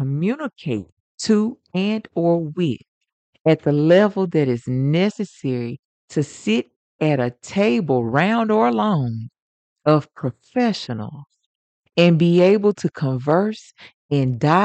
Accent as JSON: {"language": "English", "region": "the South", "country": "United States", "accent": "Southern drawl", "said": "opportunities that just because I'm a Southern girl, right?"}